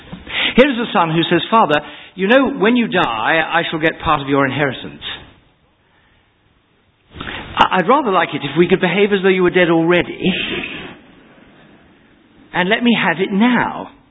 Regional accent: Wales, United Kingdom; I speak as a Welshman observing the English.

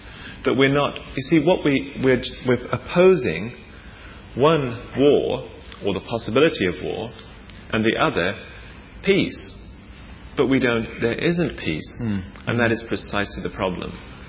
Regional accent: England, United Kingdom; And personally, as an Englishman in the situation at the moment with the Falkland Islands, I think it's the most appalling mockery.

